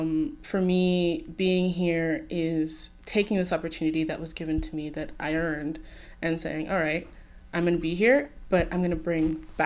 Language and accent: English; Puerto Rico; I tell them I'm from Puerto Rico